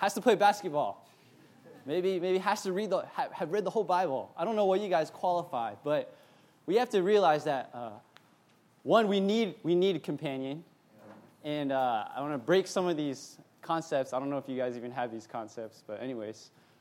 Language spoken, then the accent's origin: English; Philadelphia, Pennsylvania, United States; now in Cambridge, United States; And from Cambridge, Massachusetts. Been there for 6 years, but I also grew up in the Northeast. So I grew up around Philadelphia